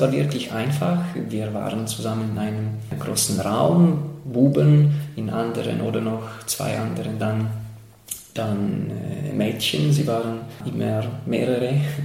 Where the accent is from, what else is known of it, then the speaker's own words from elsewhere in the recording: Silesian Voivodeship, Poland; first language Polish; German is a second language; bei uns in Polen ganz naturell kommt, weil viele, vor allem in Schlesien, Oberschlesien, woher ich stamme